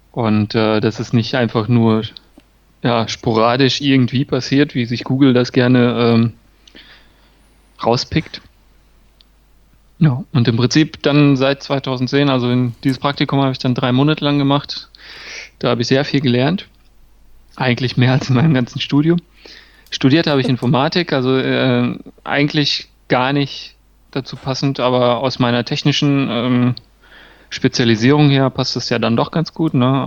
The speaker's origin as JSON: {"language": "German", "town": "Rietberg", "region": "North Rhine-Westphalia", "country": "Germany", "said": "Ich komme aus Riedberg"}